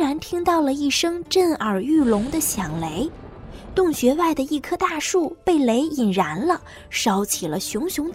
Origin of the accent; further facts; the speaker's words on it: China; 我们中国人的祖先是谁呢？他们又从哪里来呢？之前，我们中国的历史啊，一直停留在三皇五帝的阶段。